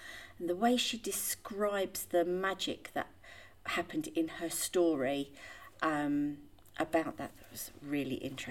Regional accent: Bishop's Stortford, East of England, United Kingdom; I've always lived in Hertfordshire, and I grew up in Bishop Stortford. That's where I went to school when I was younger. But now I live the other side of Hertfordshire, near Welwyn Garden City.

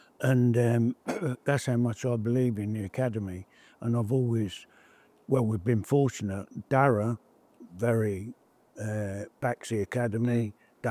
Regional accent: Bedford, East of England, United Kingdom; Because I come from Bedford, I came down when I was at Birmingham and played a game

